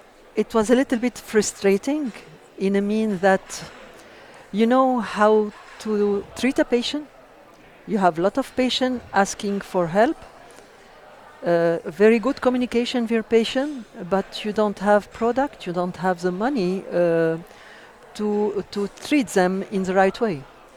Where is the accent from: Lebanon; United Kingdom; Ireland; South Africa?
Lebanon; English is a second language; moved away as an adult; now in France; I came from Lebanon. I live in Lebanon for a lot of time. And recently I moved to France.